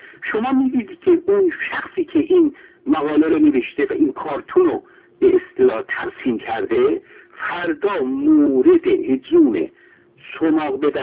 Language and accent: Persian; Iran; به نظر من به عنوان یک ایرانی که نگاه میکنم، مقایسه میکنم